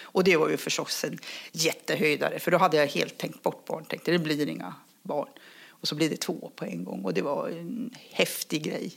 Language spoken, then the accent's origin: Swedish; Luleå, Norrbotten County, Sweden; Jag är uppvuxen i Luleå med en pappa som var skeppshandlare. Så att jag är van att umgås med båtfolk.